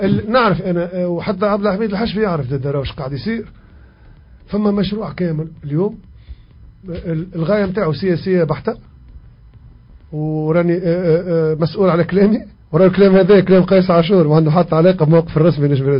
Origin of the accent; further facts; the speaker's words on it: Tunisia; اليوم الهيكل الرياضيه اللي عندنا في تونس كلهم ايشو من الكلوب